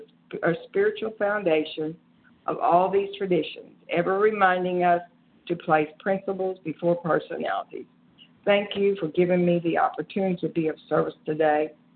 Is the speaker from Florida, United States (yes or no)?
yes; Pensacola, Florida, United States; I'm from Pensacola, Florida, and I'm a grateful recovered compulsive overeater through God's grace.